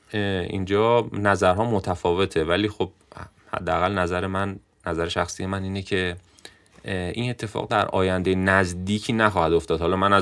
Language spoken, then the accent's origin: Persian; Hamadan, Iran; الان همدان شهری هستش که حالا شهر خودم رو مثال میزنم، شهریه که یک شهر چند ملیتی و چند فرهنگی، یک ویژگی منحصر به فرد این استان توی غرب کشور، یعنی از یک طرف کردی و از طرف ترکی و حالا گویش لوری